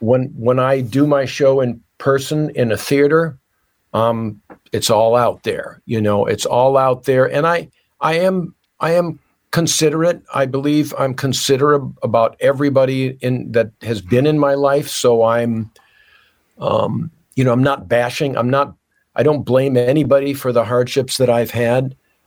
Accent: Rochester, New York, United States; now in Portland, United States; I was performing in my hometown of Rochester, New York, at a fringe festival there

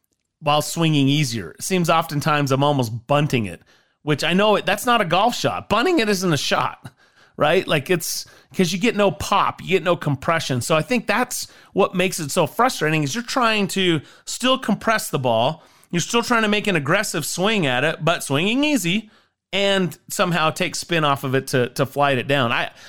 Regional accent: Burley, Idaho, United States; I grew up in Burley, Idaho, man. The wind blows there.

